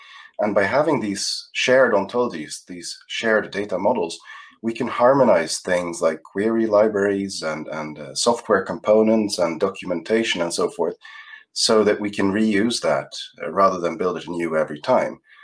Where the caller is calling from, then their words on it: Jönköping, Jönköping County, Sweden; I'm calling from Jönköping University, Sweden, where I am an assistant professor working on ontologies and ontology engineering.